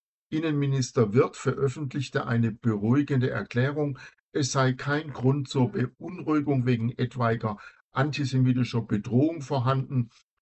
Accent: St. Georgen im Schwarzwald, Baden-Württemberg, Germany; Unweit von Königsfeld entfernt, 12 Kilometer von Königsfeld entfernt bin ich aufgewachsen in St. Georgen im Schwarzwald.

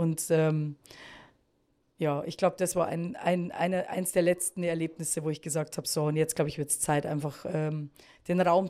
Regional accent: Bavaria, Germany; accent: slight Bavarian; Man hört ja, ich habe einen leicht bayerischen Dialekt

